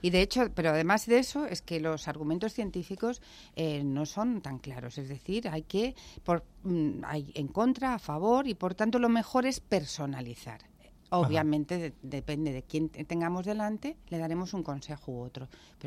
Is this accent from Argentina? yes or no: no; Alicante, Valencian Community, Spain